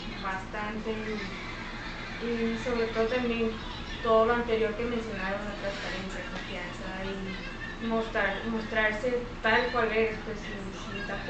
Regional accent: Culiacán, Sinaloa, Mexico; ¡Soy de Culiacán!

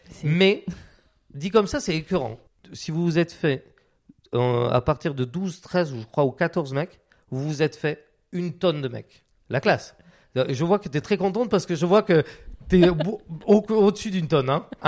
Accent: Biarritz, Nouvelle-Aquitaine, France; C'est-à-dire que moi, en fait, j'ai grandi donc, à Biarritz.

